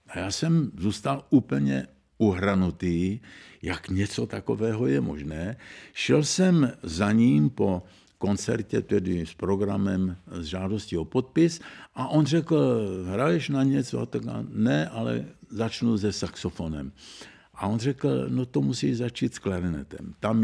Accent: Zlín, Zlín Region, Czechia; Zlín mě poznamenal zásadně a nejen tím, že je to mé rodné město

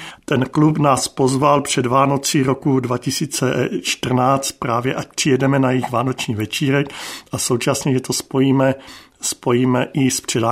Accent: Olomouc Region, Czechia; nejsem z Ostravska, jsem z Hané

